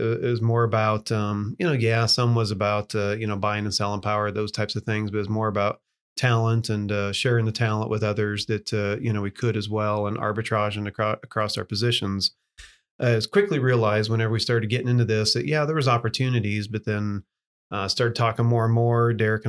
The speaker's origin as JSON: {"language": "English", "region": "Iowa", "country": "United States", "tie": "born or raised there", "said": "I grew up in Western Iowa."}